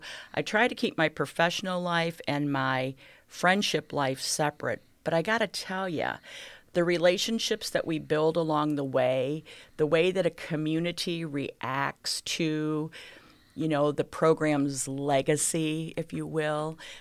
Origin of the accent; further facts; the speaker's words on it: Sandusky, Ohio, United States; when I was about 5 years old, our family relocated to Sandusky, Ohio, which is home to Cedar Point. And so I was raised really in Sandusky until my senior year of high school.